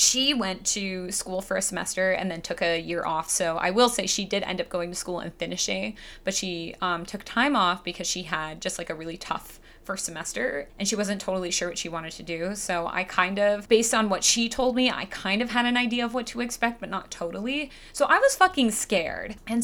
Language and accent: English; Michigan, United States; Whenever I say I'm from Michigan, people always assume I'm from a farm.